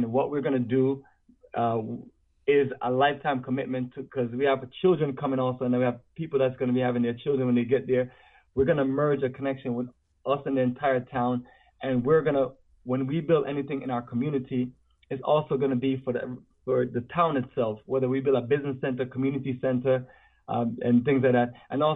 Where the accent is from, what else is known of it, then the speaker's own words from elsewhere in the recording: Jamaica; When I was growing up in Jamaica, we didn't have certain things